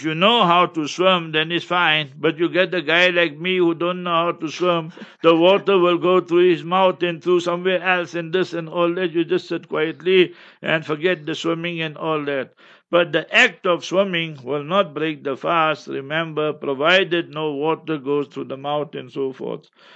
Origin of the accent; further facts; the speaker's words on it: South Africa; born there; I was born in apartheid. I was born in the African location. So we went through all this.